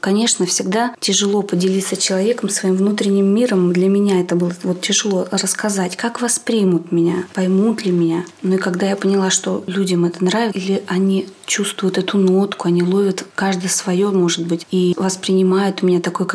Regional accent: Reshoty, Novosibirsk Oblast, Russia; Я вообще из Качковский район, село Решоты. Детство свое я проводила со своей бабушкой.

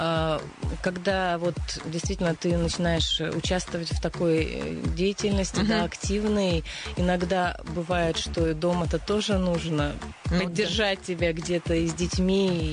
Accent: Prokopyevsk, Kemerovo Oblast, Russia; я сама из Прокопьевска, с Кузбасса.

